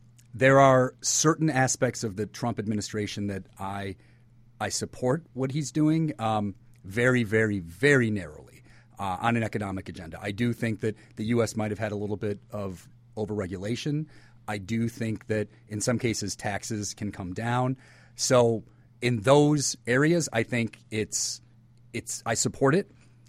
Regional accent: Waukegan, Illinois, United States; You know, I was born and raised up in Waukegan, Illinois, and it was a very blue-collar but very happy community.

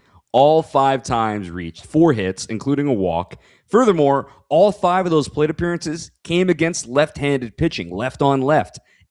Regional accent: Phoenix, Arizona, United States; Yeah, Phoenix kid. Shout out to my hometown.

